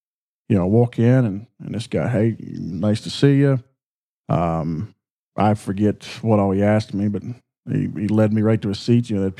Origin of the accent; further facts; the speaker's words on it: West Virginia, United States; I'm from West Virginia.